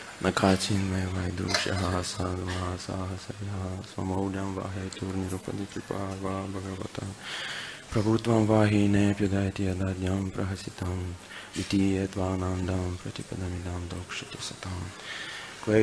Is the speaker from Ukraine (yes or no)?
yes; Ukraine; I'm from Ukraine